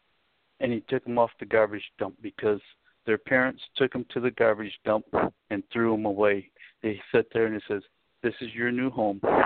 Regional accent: Pontiac, Michigan, United States; I was born and raised there in Pontiac.

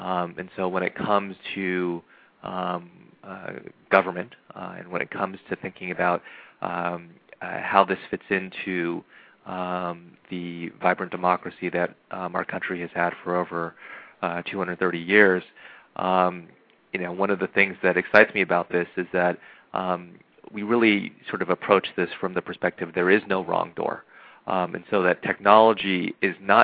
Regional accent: Los Angeles, California, United States; my hometown of Los Angeles, California?

